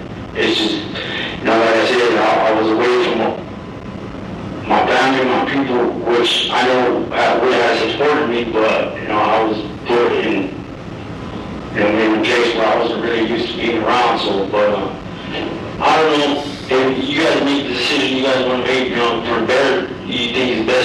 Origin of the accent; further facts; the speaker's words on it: Arizona, United States; Like, I'm not even from that county, I'm from Mojave County.